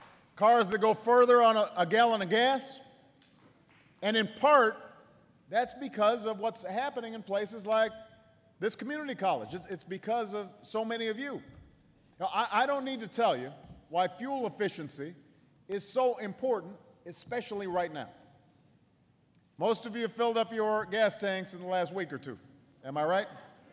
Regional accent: Chicago, Illinois, United States; Now, I am from Chicago. So you know a little snow was not going to keep me away.

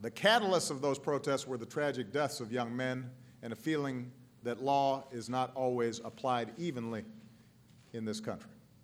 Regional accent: Chicago, Illinois, United States; in parts of my hometown in Chicago

